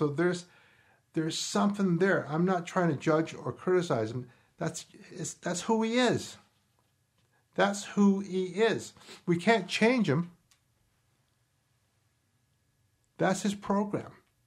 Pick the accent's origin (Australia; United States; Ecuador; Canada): Canada; It's because of that we are Canadian.